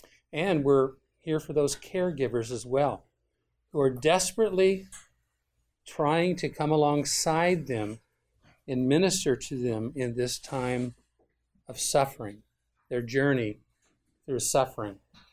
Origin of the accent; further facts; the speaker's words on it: Arizona, United States; We are from Arizona.